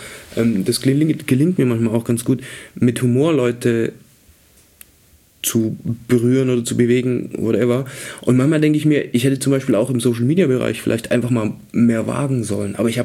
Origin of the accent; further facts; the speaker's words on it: Baden-Württemberg, Germany; Ja, ich komme ja aus dem Schwabenland, jetzt machst du halt was, schaffst was.